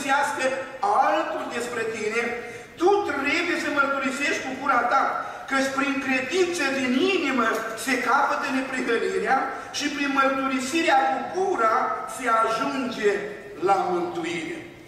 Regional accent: Suceava, Suceava County, Romania; eram într-un troleibuz în orașul Suceava, eu sunt din Suceava

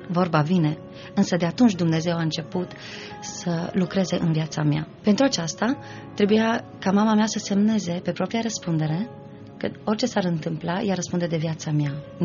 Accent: Timișoara, Timiș County, Romania; sunt din Timișoara, de la Biserica Elim

